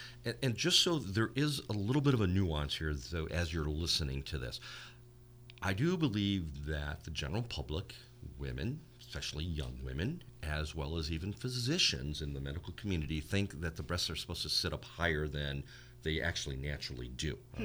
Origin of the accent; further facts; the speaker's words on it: Detroit, Michigan, United States; I'm Chinese and Greek growing up in Detroit